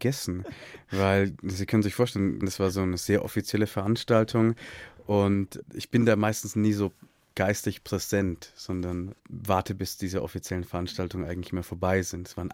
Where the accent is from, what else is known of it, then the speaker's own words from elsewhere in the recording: Burgkunstadt, Bavaria, Germany; Ich bin in Oberfranken groß geworden, also zwischen Bamberg und Bayreuth, genau in der Mitte. Die Stadt heißt Burgkunststadt und dort habe ich bis zum Abitur gelebt. Also meine Familie ist 1984 in Berlin-Schönefeld gelandet.